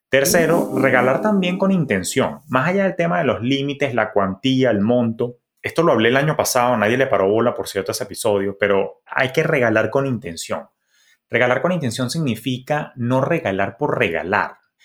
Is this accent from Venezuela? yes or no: yes; Venezuela; Claro, yo porque vengo de Venezuela, de Latinoamérica, y la gente se pinta de colores y agarra vacaciones